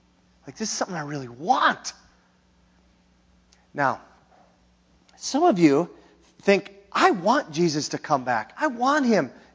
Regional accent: Hibbing, Minnesota, United States; And I was in my hometown. And where I lived, I lived in Hibbing, Minnesota, but I lived a few miles out of Hibbing.

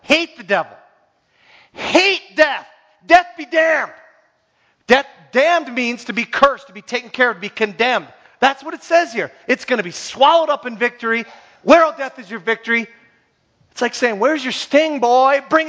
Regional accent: Hibbing, Minnesota, United States; When I went to the University of Minnesota as an 18-year-old, I came from Hibbing, Minnesota, which is about 20,000 people.

